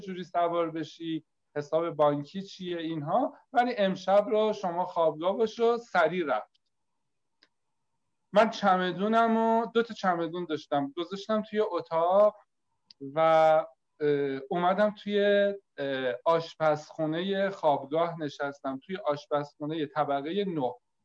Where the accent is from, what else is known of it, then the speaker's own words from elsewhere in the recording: Isfahan, Iran; فهمیده من اصفهانیم